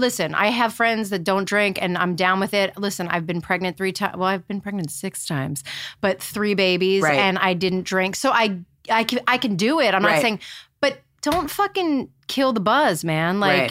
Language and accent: English; Maryland, United States; Well, I'm from Maryland.